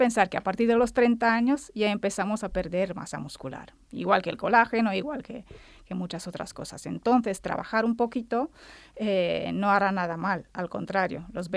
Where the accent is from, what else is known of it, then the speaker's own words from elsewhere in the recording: Romania; now in Formentera, Spain; Conocí a mi marido cuando estaba de vacaciones en Rumanía, me crié en Rumanía, y hace 20 años que estamos aquí.